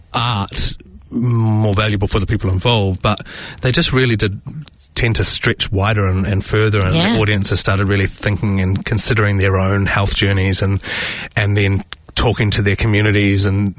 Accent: Tauranga, Bay of Plenty, New Zealand; I was born and raised in Tauranga, Tauranga Moana.

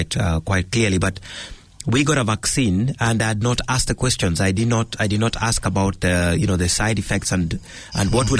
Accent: Kenya; now in New Zealand; I'm from Kenya

